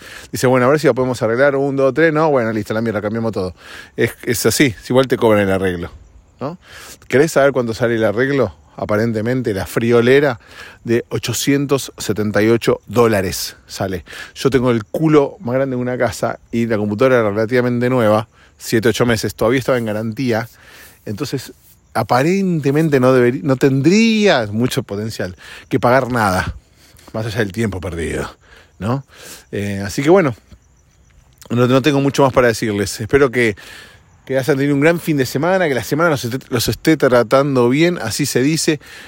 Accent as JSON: {"language": "Spanish", "country": "Argentina", "said": "En mi país, en Argentina"}